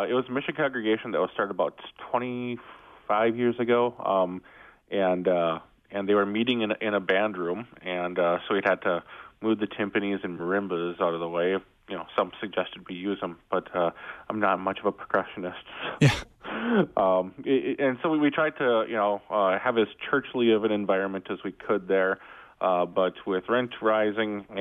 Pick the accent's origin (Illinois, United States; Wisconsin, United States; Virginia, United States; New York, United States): Wisconsin, United States; Green Bay; now in La Crescent, United States; As a cheesehead myself, I was born and raised in Green Bay. I knew where La Crosse was.